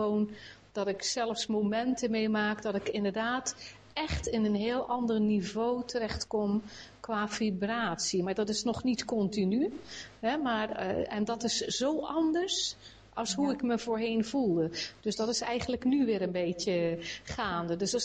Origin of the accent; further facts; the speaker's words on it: Bergen op Zoom, North Brabant, Netherlands; Ik kom uit Bergen op Zoom. Ik ben ook moeder van 3 kinderen.